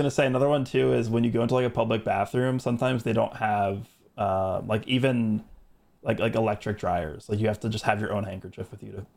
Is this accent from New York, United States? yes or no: yes; New York, United States; Like, especially for me, because I'm from New York.